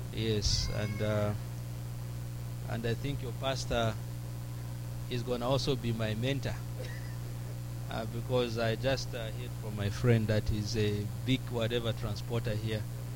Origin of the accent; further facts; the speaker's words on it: Zambia; English is a second language; moved away as an adult; also born or lived in Cincinnati, United States; I come from Zambia originally, but I was in Cincinnati, Ohio. I've been there for almost 10 years now. So I have just moved here.